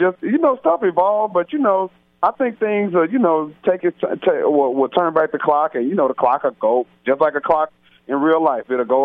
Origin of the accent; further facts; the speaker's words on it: Houston, Texas, United States; Oh man, I'm from Houston, but I love Atlanta